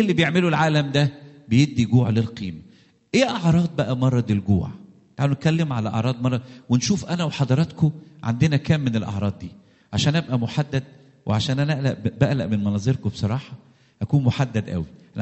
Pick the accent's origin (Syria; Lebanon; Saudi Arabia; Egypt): Egypt; بنعمل احنا كمصريين بعض الاخطاء،